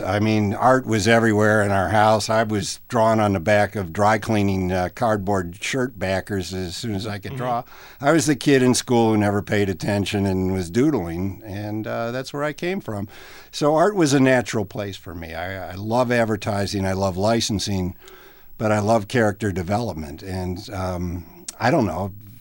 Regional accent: Cleveland, Ohio, United States; now in Cincinnati, United States; being an Ohio boy altogether, I live in Cincinnati, I have an office here, I grew up in Cleveland

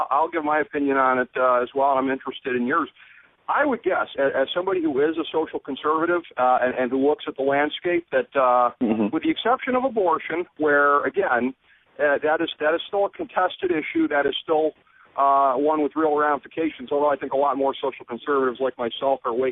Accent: Cleveland, Ohio, United States; by the time he comes to my hometown of Cleveland

